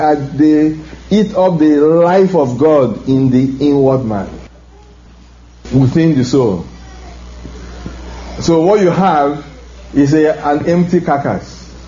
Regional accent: Nigeria; I come from Africa, I come from Nigeria, the devil is stirring up every part of Africa.

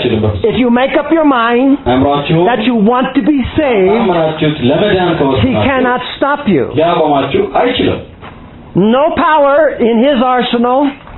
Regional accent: United States; And of course, growing up in America, I was very much aware of the white-black issue.

